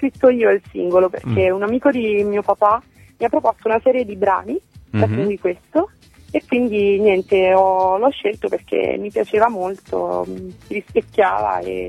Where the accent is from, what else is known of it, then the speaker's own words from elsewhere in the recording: Agnone, Molise, Italy; Molise, Agnone, in provincia di Terni.